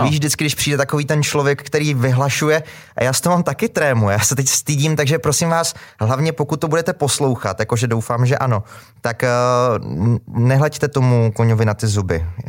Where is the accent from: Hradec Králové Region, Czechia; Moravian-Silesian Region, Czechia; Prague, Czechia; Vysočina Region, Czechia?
Moravian-Silesian Region, Czechia; Ostrava; Já jsem patriotem ostravským a hrdě se k tomu hlásím a vždycky říkám, že ti nejlepší Pražáci jsou z Ostravy